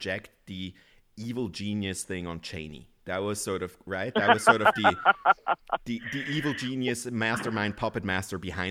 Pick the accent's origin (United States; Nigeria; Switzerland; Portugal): Switzerland; I grew up in Switzerland